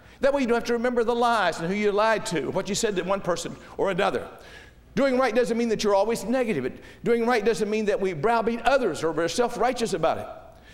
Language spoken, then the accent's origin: English; West Virginia, United States; We used to say it when I was growing up in West Virginia, stepping out on his wife.